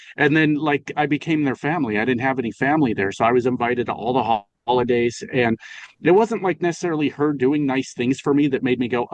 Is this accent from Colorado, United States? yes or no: yes; Colorado, United States; moved away as an adult; also born or lived in New Mexico; I'm from Colorado. When I was 19, I moved to New Mexico.